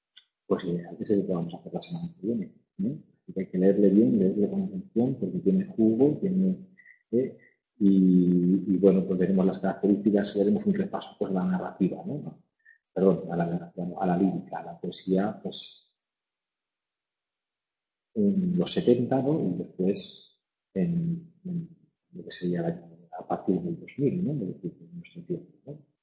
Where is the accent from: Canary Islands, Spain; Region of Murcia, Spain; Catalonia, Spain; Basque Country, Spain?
Canary Islands, Spain; Las Palmas; now in Madrid, Spain; soy de Las Palmas.